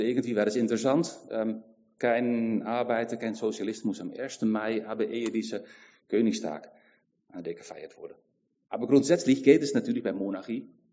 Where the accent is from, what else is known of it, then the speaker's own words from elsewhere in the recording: Netherlands; German is a second language; now in Germany; das habe ich erst hier in Deutschland gelernt, weil ich komme aus Holland